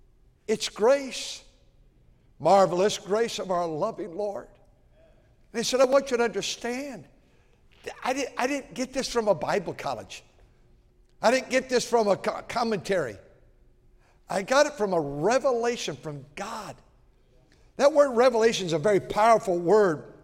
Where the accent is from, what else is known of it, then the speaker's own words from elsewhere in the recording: Fremont, California, United States; I grew up in Centerville over here, Fremont now. There were five little towns in 1956. We moved there in 53.